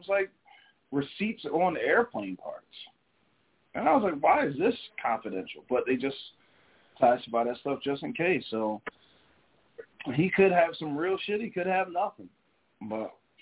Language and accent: English; New Jersey, United States; now in Virginia, United States; I was like, baby, I'm from Jersey. I ain't never been in the military.